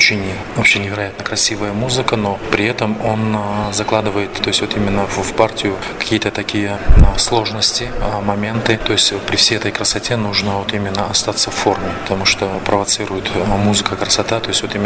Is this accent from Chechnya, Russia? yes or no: no; Buryatia, Russia; я сам из Бурятии, вот, и Бурятия, ну, вот монгольская кровь, я скажу, что во мне есть.